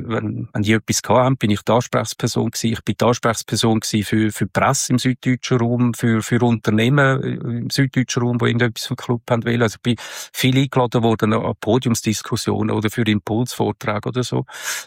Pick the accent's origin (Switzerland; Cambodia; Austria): Switzerland; man hat sowieso einen gewissen Sympathie- und Doofheitsbonus als Schweizer.